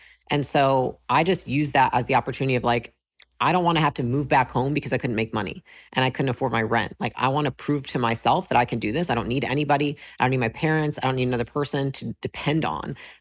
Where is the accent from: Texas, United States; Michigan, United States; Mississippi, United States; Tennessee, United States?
Michigan, United States; moved away as an adult; I grew up in Michigan, moved to California when I was about 20, and then pursued a career in fitness.